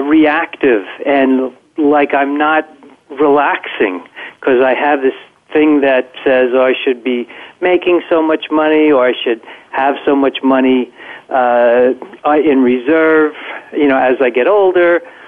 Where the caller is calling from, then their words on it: Yonkers, New York, United States; I'm calling from Yonkers.